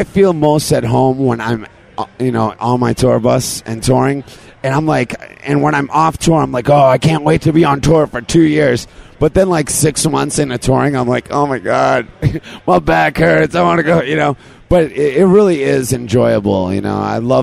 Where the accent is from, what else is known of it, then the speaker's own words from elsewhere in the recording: Detroit, Michigan, United States; I've known Kid, Bob for a long time because I'm from Detroit, you know.